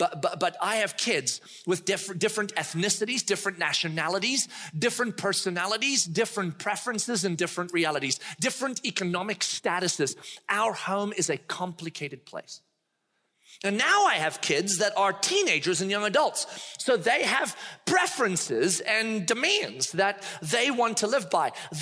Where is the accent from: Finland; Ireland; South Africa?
South Africa; born there; I was born in South Africa and my wife was born in Spain.